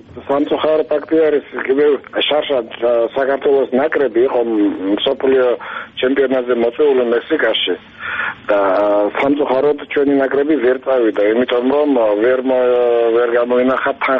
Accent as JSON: {"language": "Georgian", "town": "Ochamchire", "region": "Abkhazia", "country": "Georgia", "tie": "born or raised there", "said": "ახლა ჩემს ნამდვილ მშობლიურ ქალაქში ოჩამჩირეში"}